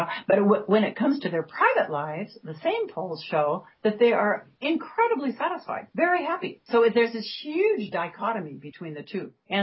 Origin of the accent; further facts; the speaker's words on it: Iowa, United States; I grew up in the Midwest in a very small town, in a state that most people fly over, which is Iowa.